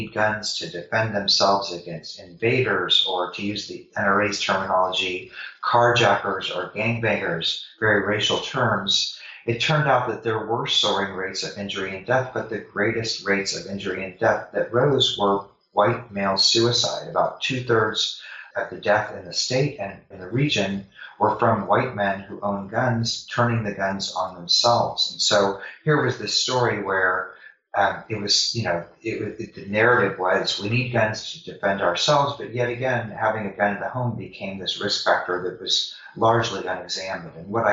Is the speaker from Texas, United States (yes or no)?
no; Missouri, United States; And I grew up in Missouri, and, you know, before 2007, 2008, as I mentioned before, Missouri had a strong history of gun ownership.